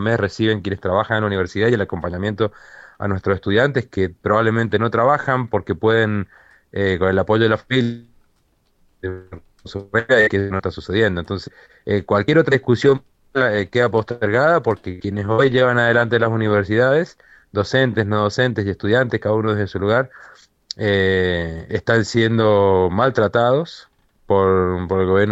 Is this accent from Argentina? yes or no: yes; Argentina; qué lástima que como argentinos tenemos que estar marchando para defender algo que ya es nuestro